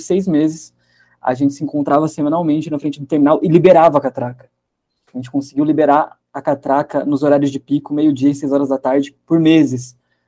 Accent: Piracicaba, São Paulo, Brazil; eu cresci em Piracicaba e comecei a frequentar os shows de punk hardcore na minha cidade por 2006

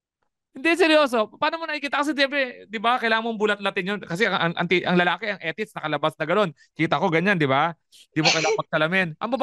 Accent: Bicol Region, Philippines; Parang, Bicolano kasi ako lubot din eh.

